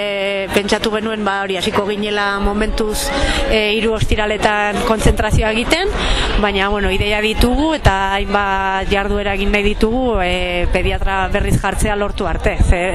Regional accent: Olazagutía, Navarre, Spain; now in Ziordia, Spain; ni berez Olaztikoa naiz, baina ziordi bizi naiz

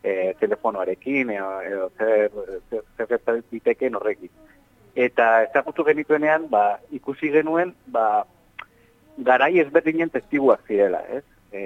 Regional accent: Pamplona, Navarre, Spain; gu Iruñakoak gara eta Iruñetik bi ordutara dagoen hor borda batean

